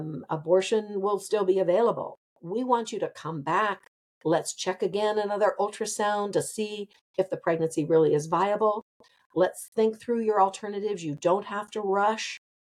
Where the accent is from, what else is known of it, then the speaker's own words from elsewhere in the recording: Ohio, United States; I'm from Ohio, for those of you who are listening who don't know that.